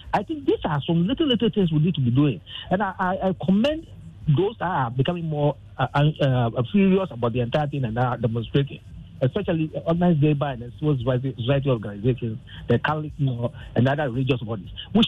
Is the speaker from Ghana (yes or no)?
yes; Ghana; When I was growing up, Nana, there were traditional rights that you need to observe. Because I grew up in the Chimabwakwa area.